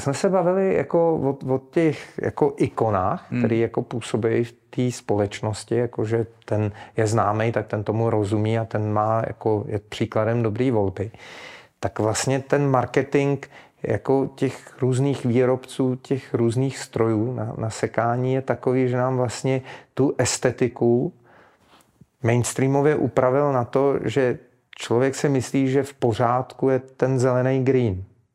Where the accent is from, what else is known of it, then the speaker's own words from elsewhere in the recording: Teplice, Ústí nad Labem Region, Czechia; Protože já jsem vyrůstal v Teplicích a dětství jsem strávil v 80. letech v téhle oblasti